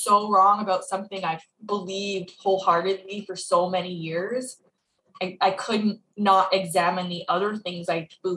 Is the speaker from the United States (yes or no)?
no; Canada; I'm from Canada.